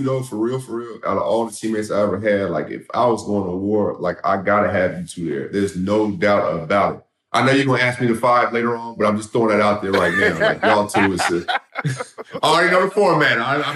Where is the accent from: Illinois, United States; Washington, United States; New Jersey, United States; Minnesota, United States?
Washington, United States; Seattle; Like, no, I'm from Seattle.